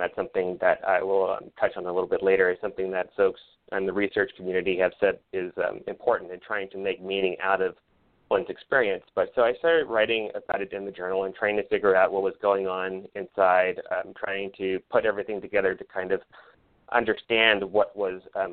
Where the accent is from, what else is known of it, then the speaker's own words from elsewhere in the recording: Los Angeles, California, United States; probably some 3,000 or so miles away from where I grew up in Los Angeles.